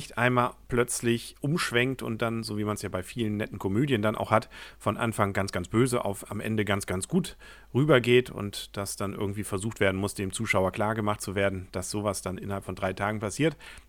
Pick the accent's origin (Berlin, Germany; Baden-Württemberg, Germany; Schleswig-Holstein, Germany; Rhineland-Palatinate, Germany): Schleswig-Holstein, Germany; Als Schleswig-Holsteiner bin ich auch mal gespannt